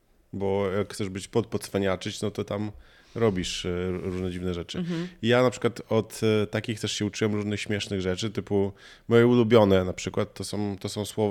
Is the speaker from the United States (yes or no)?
yes; United States; accent: foreign; Polish is a second language; oni wszyscy już wiedzą, że jestem Amerykaninem.